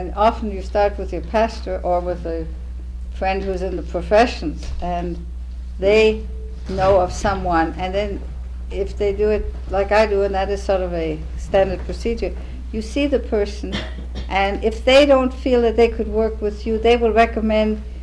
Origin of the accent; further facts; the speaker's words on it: Austria; I was raised in Austria.